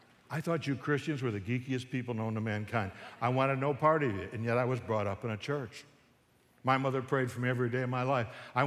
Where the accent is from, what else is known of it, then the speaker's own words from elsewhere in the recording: Williamsville, New York, United States; I grew up in Buffalo, New York, Williamsville, New York, to be exact.